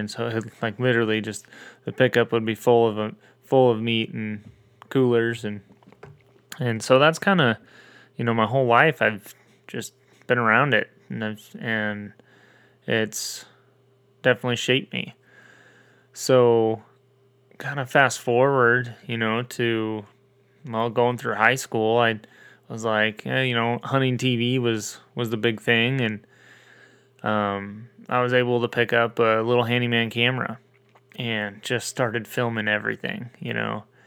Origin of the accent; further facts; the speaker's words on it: Washington, United States; I grew up in Eastern Washington, a little rural community. Grew up in a country home